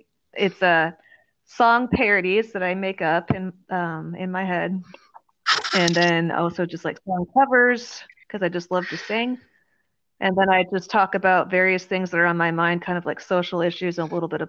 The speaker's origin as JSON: {"language": "English", "town": "San Diego", "region": "California", "country": "United States", "tie": "born there", "said": "I was born in California in San Diego, actually. Moved around a lot growing up, but I'm back here and I feel at home here."}